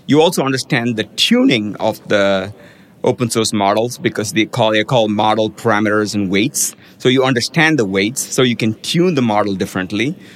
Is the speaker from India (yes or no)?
yes; India; now in United States; growing up in India